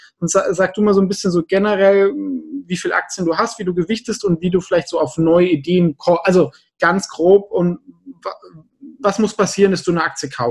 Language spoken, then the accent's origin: German; Germany; Aber es ist halt auch, es ist Ausland, das muss man halt schon wissen als Deutscher.